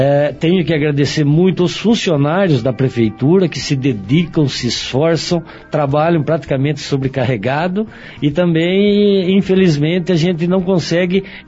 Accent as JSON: {"language": "Portuguese", "town": "Ipeúna", "region": "São Paulo", "country": "Brazil", "tie": "born or raised there", "said": "Eu sou nascido e criado em Ipeúna."}